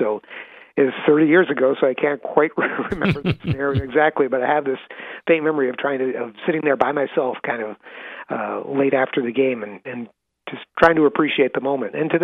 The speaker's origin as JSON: {"language": "English", "town": "Hermon", "region": "Maine", "country": "United States", "tie": "born or raised there", "said": "I grew up in Maine, in Herman, and was always a Black Bears sports fan, still am."}